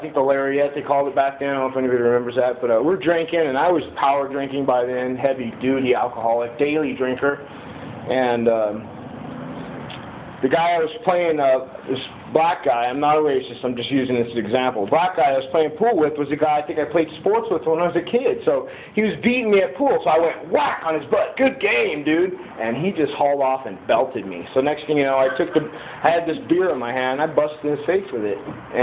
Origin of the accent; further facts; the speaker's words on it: Santa Maria, California, United States; born there; I was born here in Santa Maria, April Fool's Day, 1971, to my dad George and my mom Doris.